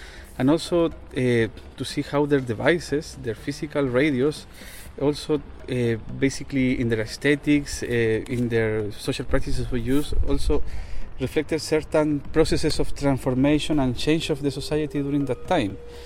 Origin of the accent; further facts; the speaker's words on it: Chile; I'm from Chile.